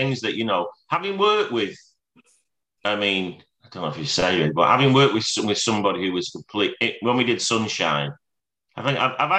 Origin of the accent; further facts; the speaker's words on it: Scotland, United Kingdom; So, well, I am Scottish.